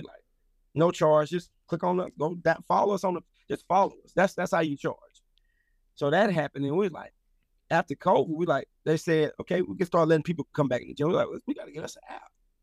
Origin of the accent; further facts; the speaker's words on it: Louisiana, United States; now in Atlanta, United States; So that was one of the draws for me coming from, because I'm from Louisiana.